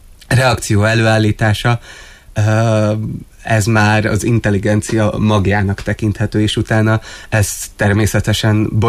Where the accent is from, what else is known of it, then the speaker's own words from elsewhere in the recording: Kecskemét, Bács-Kiskun, Hungary; born there; az Kecskeméttől, ahol én születtem, a 5 megyényire